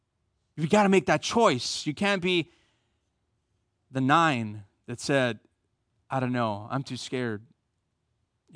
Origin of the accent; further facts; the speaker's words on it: United States; You got to be kidding me. I'm an American.